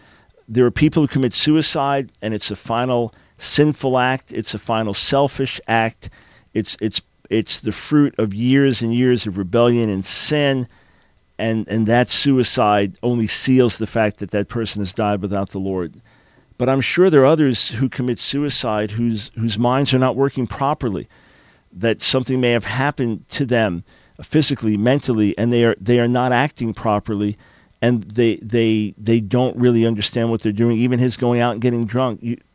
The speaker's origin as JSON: {"language": "English", "region": "New York", "country": "United States", "lives_now": "North Carolina, United States", "said": "Come on, I live here in North Carolina. I'm a New Yorker. I live here in North Carolina."}